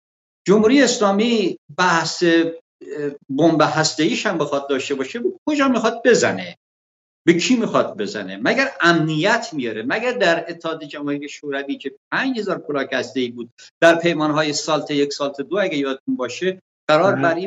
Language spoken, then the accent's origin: Persian; Andimeshk, Khuzestan, Iran; now in Tehran, Iran; 20 خورده ای تهران هستم، 26 سال تهرانم، 24 5 ساله مثلا تهران هستم، در اندیمشکی که خودم اونجا متولد شدم و بزرگ شدم